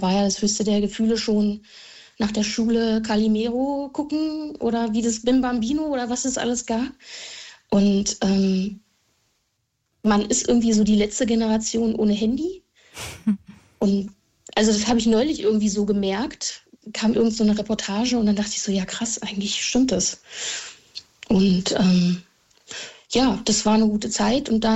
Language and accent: German; Stralsund, Mecklenburg-Vorpommern, Germany; now in Berlin, Germany; Wir kommen eigentlich ursprünglich aus Stralsund und Mutti hat dann, nicht rübergemacht, da war die Mauer noch und sind dann nach Hohenschönhausen gezogen.